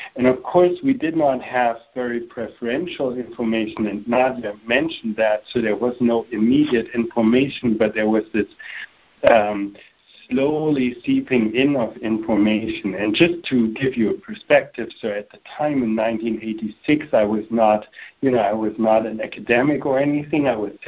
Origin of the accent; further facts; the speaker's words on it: Berlin, Germany; accent: German; English is a second language; So I'm German. I was born and raised in West Berlin. So West Berlin, it was, of course, a little island in East Berlin.